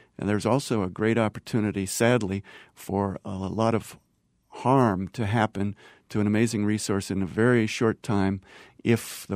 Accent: Montana, United States; that you find here in my home state in Montana.

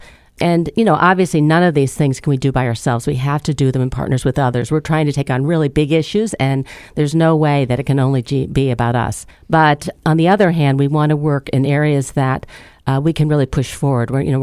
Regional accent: Altoona, Pennsylvania, United States; now in Baltimore, United States; Very, very small town in western Pennsylvania, Altoona, Pennsylvania. I sometimes see it on the weather maps here in Baltimore

